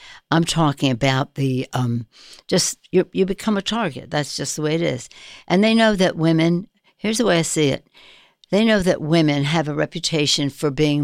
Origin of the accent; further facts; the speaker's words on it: San Francisco, California, United States; and I'm a progressive from San Francisco